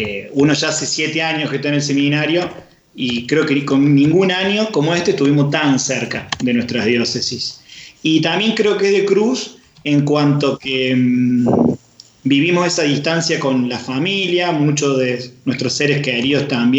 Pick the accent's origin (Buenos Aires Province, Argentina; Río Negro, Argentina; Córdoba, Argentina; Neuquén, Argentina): Córdoba, Argentina; Río Tercero; born there; accent: Cordobés; Yo soy nacido en Río Tercero, en Córdoba. … Y bueno, soy seminarista de la diócesis de Comodoro Rivadavia.